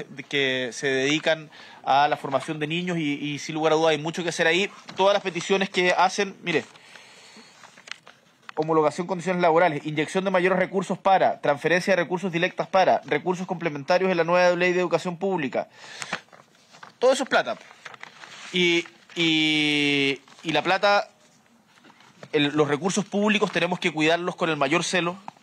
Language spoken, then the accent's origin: Spanish; Magallanes, Chile; pues yo soy magallánico